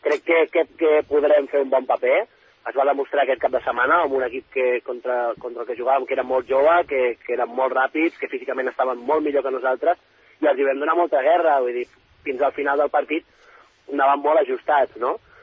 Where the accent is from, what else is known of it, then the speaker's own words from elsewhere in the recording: Barcelona, Catalonia, Spain; now in Menorca, Spain; Jo vinc de Barcelona